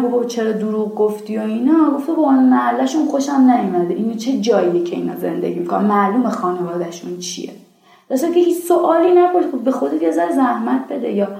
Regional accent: Eslamshahr, Tehran Province, Iran; چقدر من خودم کشتم و مرمور می شدم از این که بگم بچه اسلام شهرم

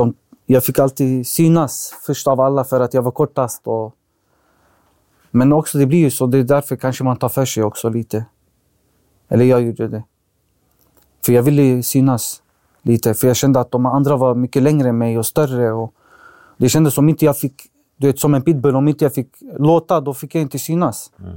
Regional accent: Alby, Stockholm County, Sweden; När jag växte upp den tiden i Alby, vi hade bäst uppväxt.

